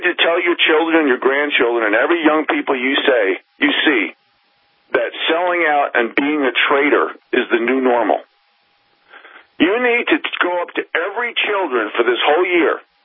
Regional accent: New York, United States; I've been there many times when I was growing up in New York.

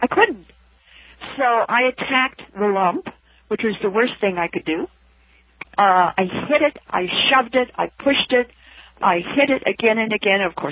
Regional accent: Idaho, United States; Westerners, I come from Idaho, Westerners take care of themselves.

